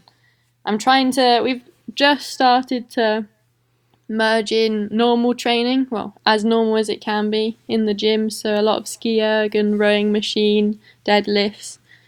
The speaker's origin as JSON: {"language": "English", "country": "United Kingdom", "said": "I'm British, so it seemed like the right move."}